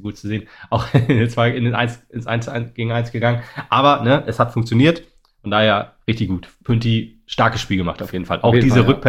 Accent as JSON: {"language": "German", "town": "Oldenburg", "region": "Lower Saxony", "country": "Germany", "said": "weil das kann ich als Oldenburger schon irgendwie verstehen"}